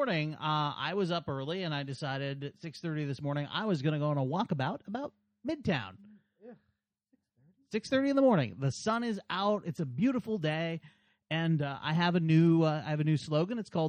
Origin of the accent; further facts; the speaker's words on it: Scotland, United Kingdom; Yeah, I'm Scottish. I don't really care for the British either.